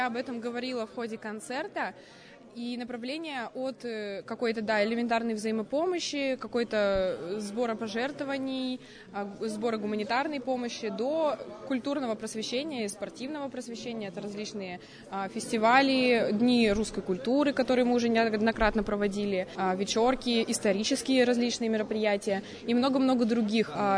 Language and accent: Russian; Yekaterinburg, Sverdlovsk Oblast, Russia; Мне 21 год, я из Екатеринбурга, я здесь всю жизнь жила и сейчас живу.